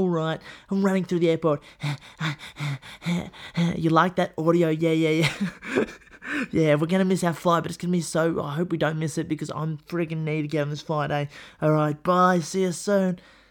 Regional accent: Australia; As an Australian, if you don't know, Australia and New Zealand have this brotherly rivalry

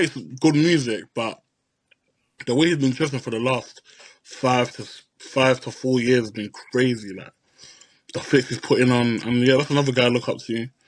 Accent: London, United Kingdom; I'm from East London.

